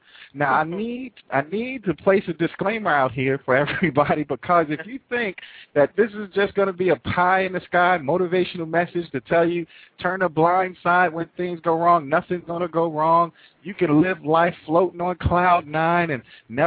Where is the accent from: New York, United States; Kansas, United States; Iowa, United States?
New York, United States; New York City; growing up in the Bronx, New York City, while it was the murder capital of the world, I didn't have a huge outlook for life. You know, where I was growing up and where I came from